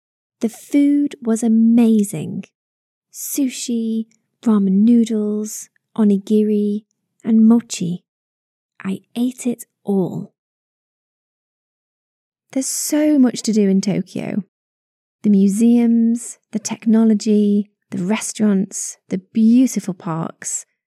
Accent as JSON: {"language": "English", "town": "Liverpool", "region": "North West England", "country": "United Kingdom", "said": "I'm 28 years old and I'm from England in the United Kingdom. My city is Liverpool, in the north of England."}